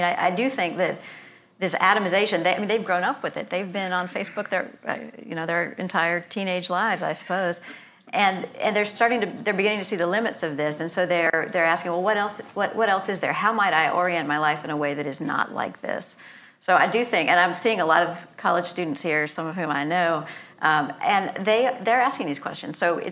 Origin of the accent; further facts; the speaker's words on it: Louisiana, United States; I'm from South Louisiana. They had it there.